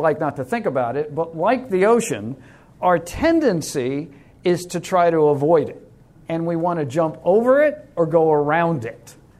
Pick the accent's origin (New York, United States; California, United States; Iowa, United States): New York, United States; Most of you know that I grew up on Long Island, and I learned to swim at an early age.